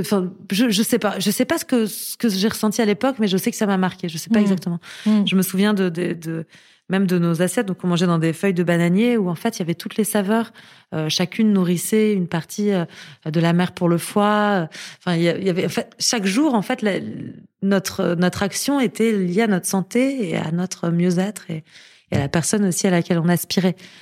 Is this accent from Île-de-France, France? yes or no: yes; Paris, Île-de-France, France; also born or lived in Grasse; Enfin, on était beaucoup à Grasse, au sud de Grasse, dans le sud de la France. Mais sinon, j'étais à Paris.